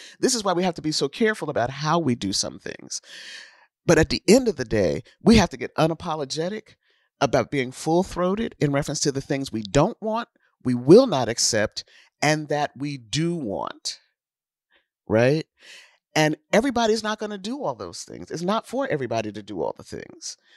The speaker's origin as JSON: {"language": "English", "region": "New Jersey", "country": "United States", "said": "And I'm from New Jersey, from Northern Jersey."}